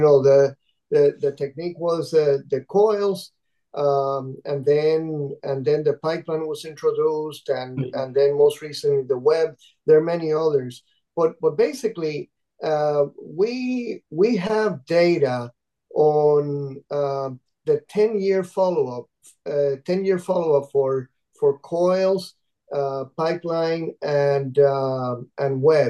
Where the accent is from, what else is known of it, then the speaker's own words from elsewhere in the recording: Puerto Rico; moved away as an adult; also born or lived in Cuba; I was born in Cuba and grew up in the Caribbean, mostly Puerto Rico.